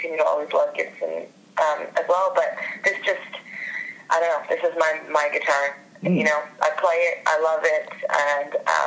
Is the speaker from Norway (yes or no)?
no; Canada; now in United States; but we are both Canadian, and we met in Franklin, Tennessee.